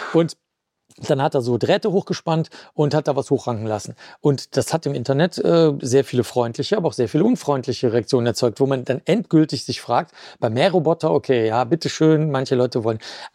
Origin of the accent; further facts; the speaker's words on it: Cologne, North Rhine-Westphalia, Germany; Mich stört das nicht als Kölner